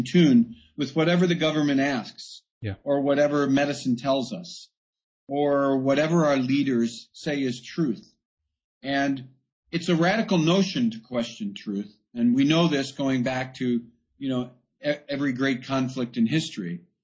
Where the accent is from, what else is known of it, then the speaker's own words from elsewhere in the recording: United States; And I said, no, I'm an American.